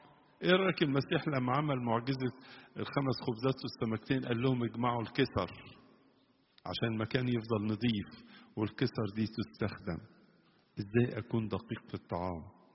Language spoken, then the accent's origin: Arabic; Egypt; يعني مثلا عندنا في مصر اليومين دول النهاردة منتشر خالص،